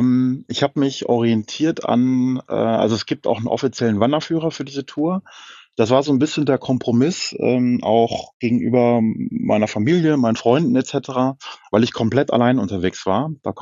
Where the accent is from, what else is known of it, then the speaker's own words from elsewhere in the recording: Hanover, Lower Saxony, Germany; Ich komme aus Norddeutschland, aus Hannover. Das heißt, ich bin gar nicht so oft in den Alpen unterwegs, rein entfernungsbedingt.